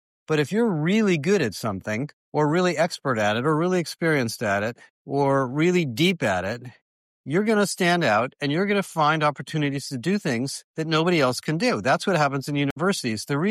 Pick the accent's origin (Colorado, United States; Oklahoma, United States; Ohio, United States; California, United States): California, United States; Berkeley; I spent a lot of my time growing up in Berkeley, California, and I spent a lot of time on the Berkeley campus